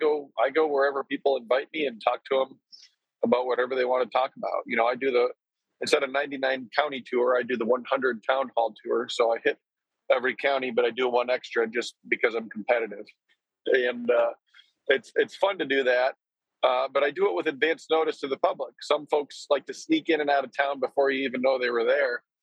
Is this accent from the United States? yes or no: yes; Decorah, Iowa, United States; Northeast Iowa, I'm from Decorah, kind of the heart of that Obama-Trump country.